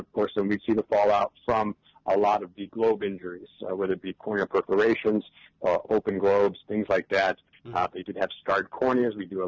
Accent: Uniontown, Ohio, United States; I grew up in Akron, Ohio. It's, in a smaller town, actually just south of it, kind of between Akron and Canton, called Uniontown.

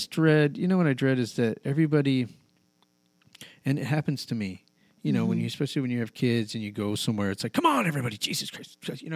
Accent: Albuquerque, New Mexico, United States; Well, I grew up in New Mexico. I grew up in Albuquerque as a kid.

